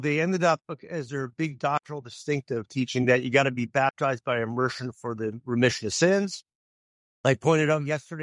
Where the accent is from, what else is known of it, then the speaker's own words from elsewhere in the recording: Eastern Canada, Canada; I'm from Eastern Canada.